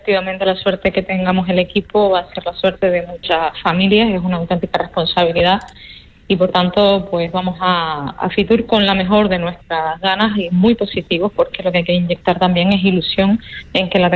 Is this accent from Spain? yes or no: yes; Canary Islands, Spain; como Canarias, tenemos ese hándicap, y es que no podemos salir del archipiélago sin nuestro avión